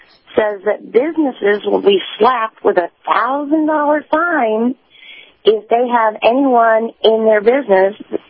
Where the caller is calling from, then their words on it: San Antonio, Texas, United States; Good morning, Captain. … in San Antonio.